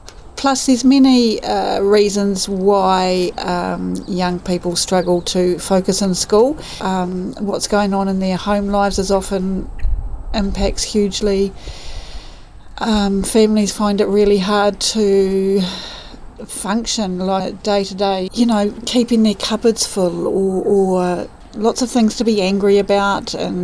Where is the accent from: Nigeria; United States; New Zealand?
New Zealand; Havelock, Marlborough; And I grew up in Havelock.